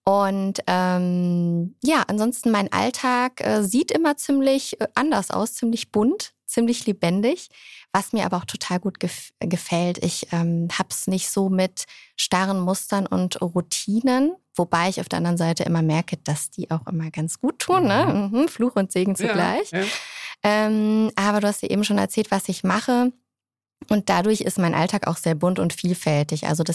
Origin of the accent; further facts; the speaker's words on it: Rhineland-Palatinate, Germany; also meine Heimat ist ja der Westerwald